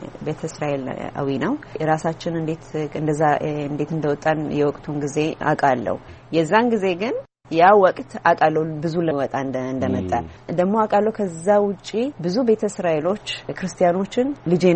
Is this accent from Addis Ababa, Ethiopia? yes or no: yes; Addis Ababa, Ethiopia; እኔ አዲስ አበባ ሾላ የካ ሚካኤል እዛ አካባቢ ነው ያደግኩት።